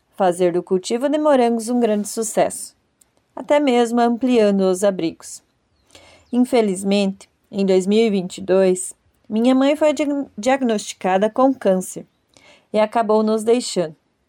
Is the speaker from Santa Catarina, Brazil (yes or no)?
yes; São Bento do Sul, Santa Catarina, Brazil; tenho 29 anos. Sou da cidade de São Bento do Sul. Sempre vivi no interior. Como filha de pais agricultores, cresci em meio à atividade rural